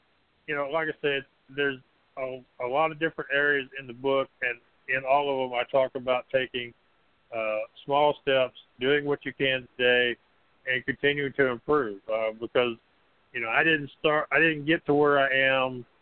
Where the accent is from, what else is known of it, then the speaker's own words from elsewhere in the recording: Texas, United States; Well, I'm from Texas, and I give some good Texas-sized hugs